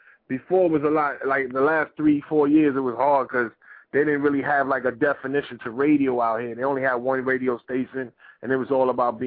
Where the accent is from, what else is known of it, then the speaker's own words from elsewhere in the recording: Bronx, New York, United States; now in Boston, United States; I'm from the Bronx. Hard body, we get it popping. And I came from the Bronx to Boston and made things pop off out here.